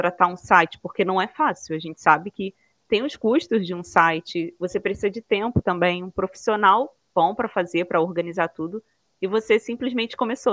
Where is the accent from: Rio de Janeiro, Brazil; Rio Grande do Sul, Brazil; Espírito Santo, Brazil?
Rio de Janeiro, Brazil; moved away as an adult; A gente era do Rio de Janeiro, nascido e criado no Rio, ali na capital mesmo.